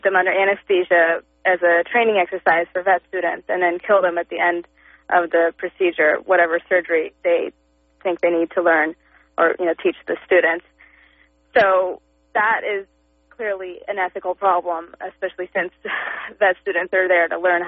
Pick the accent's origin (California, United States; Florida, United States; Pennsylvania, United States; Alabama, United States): California, United States; Santa Monica; also born or lived in Malibu; Well, that was in Malibu. My dad lives in Malibu, and I grew up in Santa Monica, my mom's place.